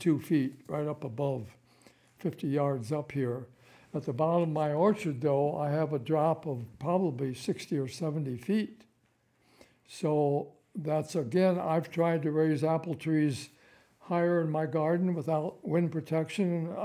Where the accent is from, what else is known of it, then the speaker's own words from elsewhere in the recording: Midwest, United States; where I grew up in the Midwest, it was just a common thing to have a number of fruit trees in your backyard.